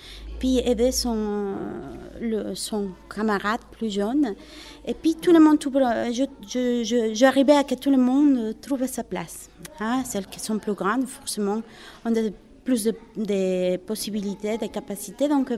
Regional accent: Ecuador; French is a second language; moved away as an adult; now in France; J'ai obtenu mes diplômes d'études musicales, pédagogiques et de chant en Équateur, mon pays d'origine.

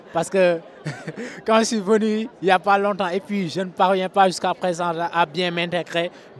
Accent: Senegal; Je suis de nationalité sénégalaise, je suis sénégalaise d'origine.

